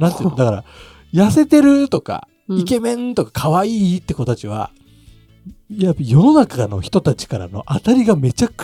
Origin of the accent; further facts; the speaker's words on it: Nagano, Japan; 地元で、地元長野県なんだけど